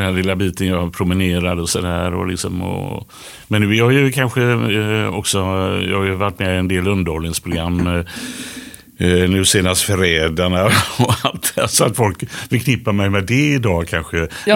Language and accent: Swedish; Gothenburg, Västra Götaland County, Sweden; Det var väl min uppväxt i Biskopsgården.